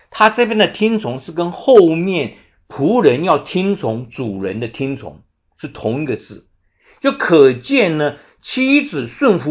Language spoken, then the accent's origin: Chinese; China; 我们中国做父母的这点是常常是缺乏的。我们中国做父母，中国人做父母的呢，我记得我小时候也是这样子长大的